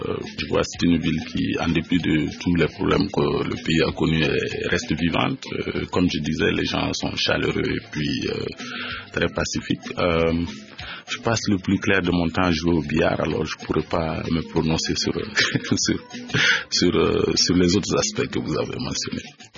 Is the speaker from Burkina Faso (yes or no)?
yes; Burkina Faso; moved away as an adult; also born or lived in United States; now in DR Congo; Je suis originaire de Burkina Faso. J'ai commencé mes études au Burkina Faso.